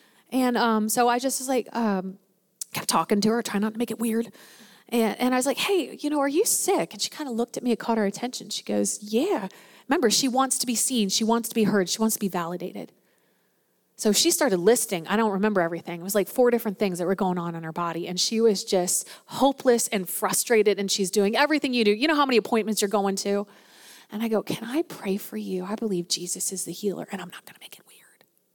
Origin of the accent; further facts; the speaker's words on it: Spring Grove, United States; I'm from Spring Grove. It's really funny, like all our common connections. Like you graduated with so-and-so and it's just a small town, right?